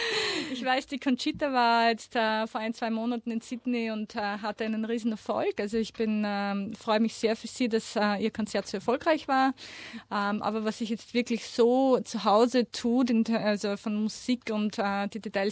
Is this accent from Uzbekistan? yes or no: no; Austria; moved away as an adult; now in Melbourne, Australia; Mittlerweile fühle ich mich aber auch sehr in Melbourne zu Hause. Und wenn man mich fragt, von wo bist du, dann sage ich, naja, 50% Österreich und 50% Melbourne.